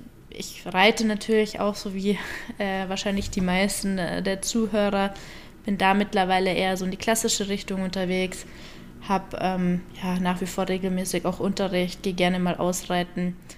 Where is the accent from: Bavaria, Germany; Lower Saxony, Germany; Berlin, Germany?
Bavaria, Germany; Augsburg; Ich bin in Augsburg geboren und bin dann auch nie wirklich weggekommen, außer mal phasenweise während meines Studiums. Aber da habe ich auch nur nach Freising, also nördlich von München, gependelt und somit immer schon hier gewesen.